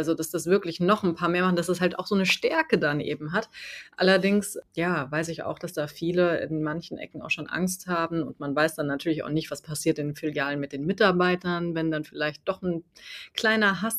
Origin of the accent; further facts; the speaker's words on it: West Germany, Germany; ich bin auch als Westdeutsche aufgewachsen